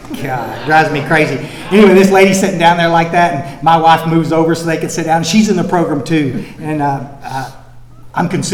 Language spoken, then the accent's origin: English; Texas, United States; I was raised in Central Texas, and my father was an alcoholic